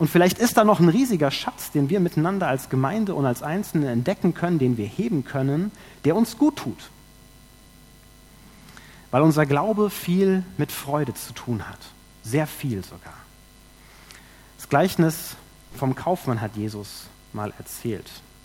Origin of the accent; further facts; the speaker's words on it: Kenya; ich kann meine Vergangenheit nicht verleugnen, ich bin in Kenia aufgewachsen, mir war sofort dieser Kontrast vor Augen.